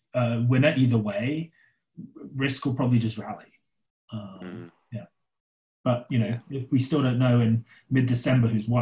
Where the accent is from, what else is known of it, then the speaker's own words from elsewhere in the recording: United Kingdom; I mean, as a Brit or anyone in Europe or New Zealand or Aussie, like, this is just like nonsense.